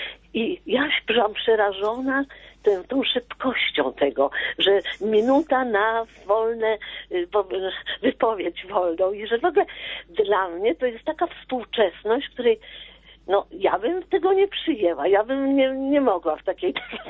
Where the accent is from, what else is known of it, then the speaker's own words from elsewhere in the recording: Warsaw, Masovian Voivodeship, Poland; born there; a ja się urodziłam na gruzach Warszawy